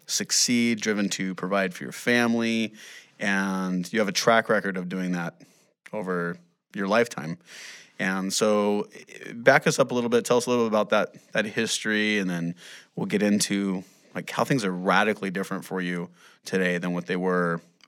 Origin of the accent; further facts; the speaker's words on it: Corona, California, United States; And you realize in Arizona that we're from Corona, Riverside